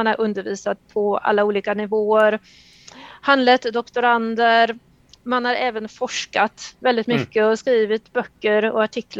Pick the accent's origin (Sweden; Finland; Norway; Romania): Sweden; Norrköping, Östergötland; moved away as an adult; Jag är född och uppvuxen i Norrköping. Även om jag inte pratar typiskt norrköpingska så kan jag göra det om ni vill, men det är ingen vacker dialekt. Jag bodde i Norrköping tills jag tog studenten och sen flyttade jag utomlands.